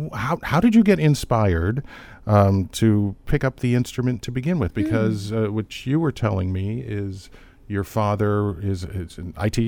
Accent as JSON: {"language": "English", "town": "Cleveland", "region": "Ohio", "country": "United States", "tie": "born or raised there", "said": "I grew up in Cleveland."}